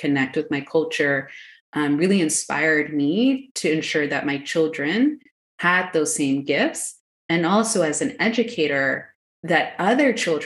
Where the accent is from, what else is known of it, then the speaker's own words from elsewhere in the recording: Houston, Texas, United States; Like, when they had kids in Houston, we grew up in Houston, they were told not to speak Spanish to their children